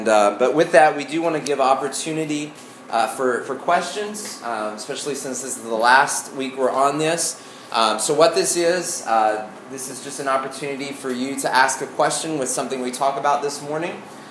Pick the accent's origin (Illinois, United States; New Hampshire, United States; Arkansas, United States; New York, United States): Arkansas, United States; accent: Arkansas; My Arkansas accent came out this morning. I was born and raised in Arkansas, so it comes out, the really thick comes out occasionally.